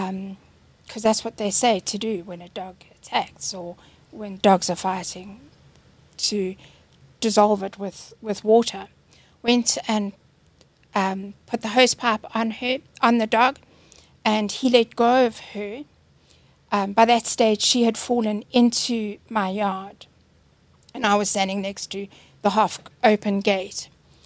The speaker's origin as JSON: {"language": "English", "town": "Alberton", "region": "Gauteng", "country": "South Africa", "said": "I'm from Alberton."}